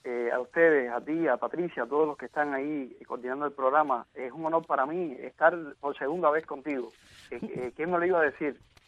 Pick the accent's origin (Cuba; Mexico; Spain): Cuba; moved away; la Convención Bautista de Cuba Occidental, a la que yo pertenecía hasta que salí de Cuba hace apenas 2 años y tanto